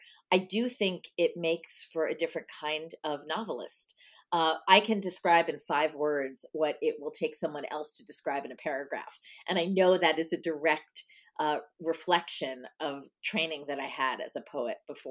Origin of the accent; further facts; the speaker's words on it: Nesconset, New York, United States; Yeah, on the North Shore, about halfway out near, it was a small town called Nesconset, very near where the ferry came in Port Jeff.